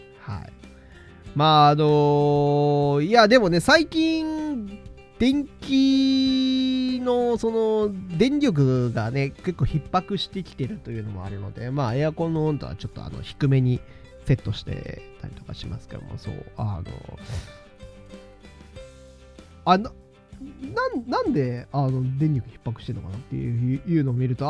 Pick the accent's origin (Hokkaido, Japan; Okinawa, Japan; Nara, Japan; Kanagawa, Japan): Hokkaido, Japan; now in Tokyo, Japan; 元道民元道民としてはね、なんかこれは冬じゃねえなって感じはなんか今でもやっぱりしますけれども、